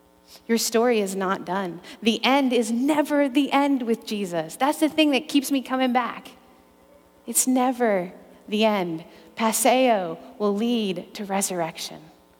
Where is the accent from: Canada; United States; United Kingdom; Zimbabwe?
Canada; He's Canadian, I'm Canadian, we can do it.